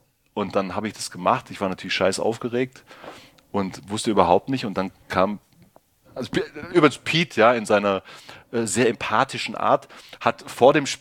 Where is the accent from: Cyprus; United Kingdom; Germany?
Germany; Ehingen, Baden-Württemberg